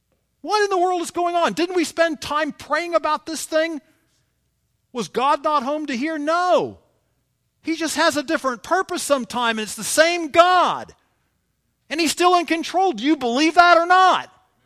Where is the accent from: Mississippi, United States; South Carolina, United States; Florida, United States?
South Carolina, United States; Charleston; See, I grew up in the South. And I not only grew up in the South, but I grew up in Charleston, the holy city.